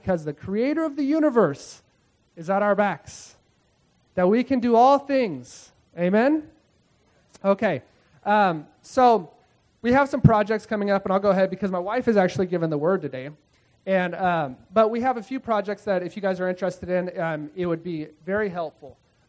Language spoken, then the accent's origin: English; Bakersfield, California, United States; We're from Bakersfield, by the way. Send two kids from California all the way to Peru, to the middle of the Amazon jungle, for 30 people.